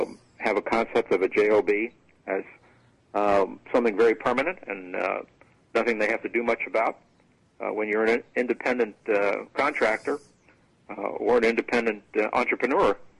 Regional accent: Chicago, Illinois, United States; No, I look normal in every other respect, but I'm actually from the Chicago area.

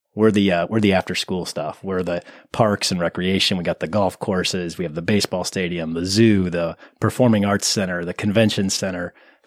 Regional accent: South Bend, Indiana, United States; I'm born and raised in South Bend. So it's really a great honor to serve my city in this fashion.

